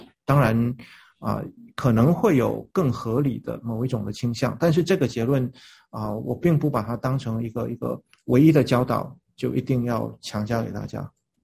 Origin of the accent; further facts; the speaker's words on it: China; 因为我们都中国人，中国人古代说天人合一